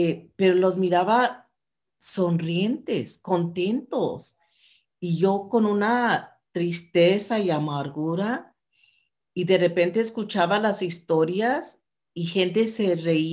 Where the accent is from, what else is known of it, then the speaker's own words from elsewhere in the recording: Oakland, California, United States; soy del área de la Bahía de Oakland.